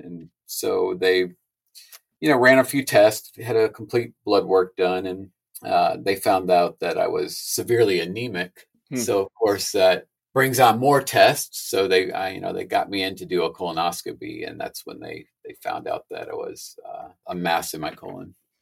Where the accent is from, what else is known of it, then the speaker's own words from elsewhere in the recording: the Carolinas, United States; also born or lived in Illinois; I grew up actually, I spent most of my teenage and years in North and South Carolina. I was born in Illinois, though, moved to the Carolinas probably around the age of 10.